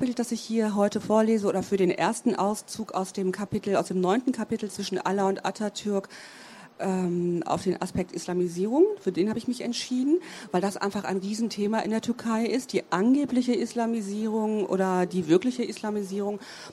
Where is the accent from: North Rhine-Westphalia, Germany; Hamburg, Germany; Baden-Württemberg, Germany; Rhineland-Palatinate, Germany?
North Rhine-Westphalia, Germany; Herne; Das ist jetzt nichts gegen meine Heimatstadt